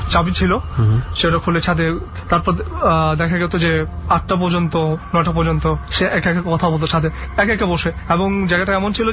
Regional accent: Dhaka, Dhaka Division, Bangladesh; আমি ধানমন্ডি জিগাতলা থেকে এসেছি।

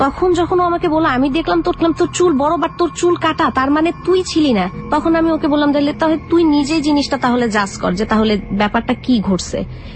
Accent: Dhaka, Dhaka Division, Bangladesh; আমি মিরপুর 11 থেকে এসেছি।

